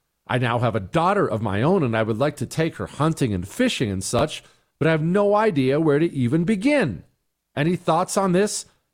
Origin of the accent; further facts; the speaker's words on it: Montana, United States; I was raised in Montana. I was raised on that stuff.